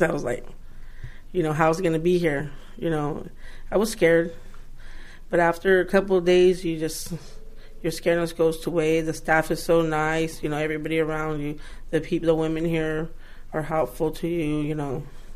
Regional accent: Easton, United States; I grew up in Easton.

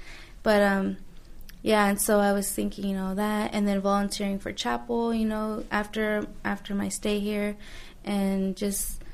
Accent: New Mexico, United States; born there; now in Fresno, United States; I was born in New Mexico, but I've lived in Fresno for about 12, 13 years.

